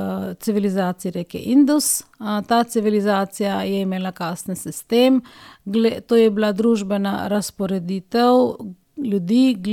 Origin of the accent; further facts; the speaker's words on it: India; Slovenian is a second language; now in Slovenia; Indija je dežela, ki je sekularna, torej v Indiji enako živimo